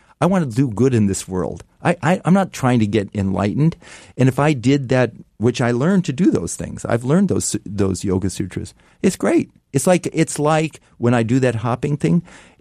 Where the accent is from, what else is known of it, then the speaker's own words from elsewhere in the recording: California, United States; when I was a kid and I grew up in Marin County, and like in the 1950s, 60s, you could run forever.